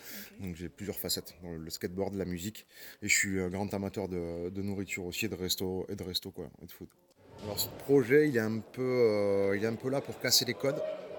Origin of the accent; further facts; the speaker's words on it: Toulouse, Occitanie, France; Je suis originaire de Toulouse.